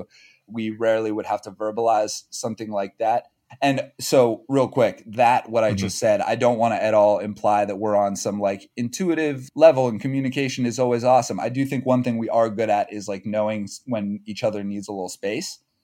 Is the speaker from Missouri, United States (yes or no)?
no; Columbus, Ohio, United States; So we're both from Columbus, Ohio, Columbus area. We went to different high schools, but we basically from the same place.